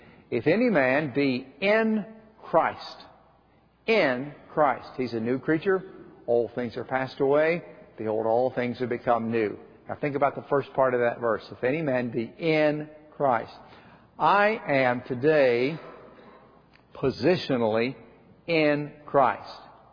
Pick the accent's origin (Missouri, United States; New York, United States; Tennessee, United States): Tennessee, United States; I grew up in Calvary Baptist Church up in East Tennessee.